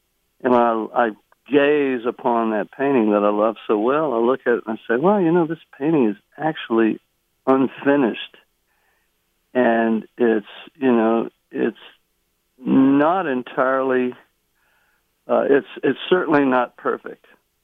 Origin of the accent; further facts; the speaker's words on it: Houston, Texas, United States; I was born in Houston. Okay. I lived the first 15 years of my life in the third ward of Houston, and then along the Houston Ship Channel, in the working mm-hmm. class area of Houston called Jacinto City.